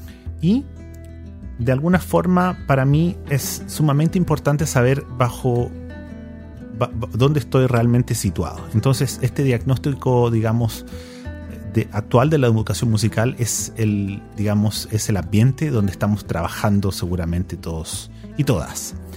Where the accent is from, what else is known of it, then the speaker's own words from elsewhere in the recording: Chile; moved away; como chileno que vive fuera